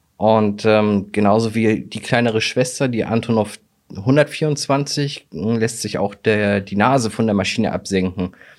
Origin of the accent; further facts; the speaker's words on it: Hamburg, Germany; als Hamburger bist du ja auch so ein bisschen weit stolz darauf.